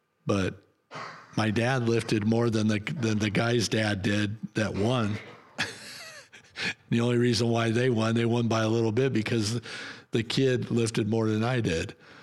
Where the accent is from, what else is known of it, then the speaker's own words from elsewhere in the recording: California, United States; of course, when I found out she was from California, that made it even better because I'm from California.